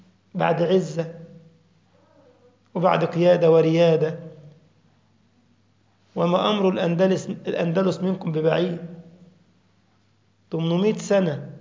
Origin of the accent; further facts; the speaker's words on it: Alexandria, Alexandria Governorate, Egypt; وتيجي تستريح عندنا في اسكندرية